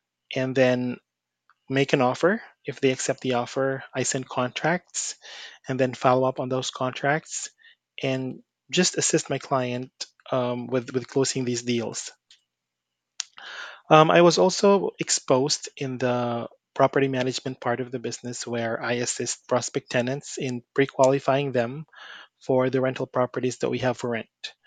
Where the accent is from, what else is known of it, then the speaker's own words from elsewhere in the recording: Philippines; I am from the Philippines.